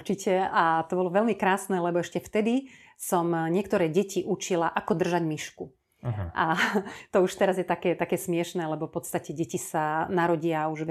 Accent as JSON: {"language": "Slovak", "town": "Dechtice", "region": "Trnava Region", "country": "Slovakia", "said": "ako náhle som povedala, že som z Dechtíc"}